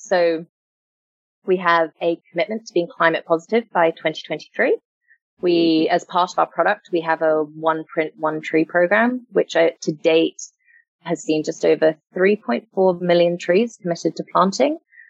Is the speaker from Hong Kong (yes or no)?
yes; Hong Kong; now in Sydney, Australia; So I'm a mum of two. I was born and raised in Hong Kong.